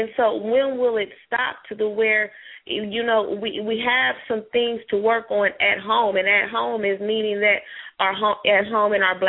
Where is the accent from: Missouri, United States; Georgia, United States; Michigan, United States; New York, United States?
Missouri, United States; Kansas City; now in Lexington, United States; I am from Kansas City, Missouri, now residing in Lexington, Missouri.